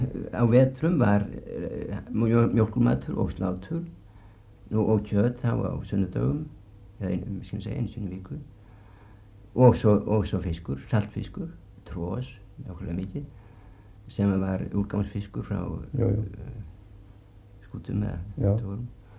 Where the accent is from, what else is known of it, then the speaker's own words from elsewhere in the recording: Western Region, Iceland; þá var á þeim árum sem ég var krakki og alast upp í Borgarfirði, þá var þar mikil fátækt